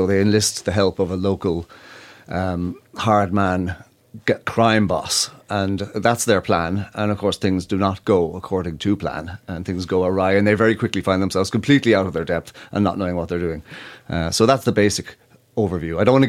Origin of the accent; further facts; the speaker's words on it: Ireland; you know, I'm Irish, so we like our comedy with a little dose of blackness.